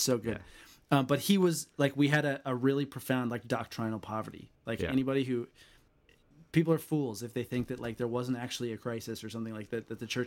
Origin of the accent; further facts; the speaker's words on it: United States; I'm an American. That is ridiculous.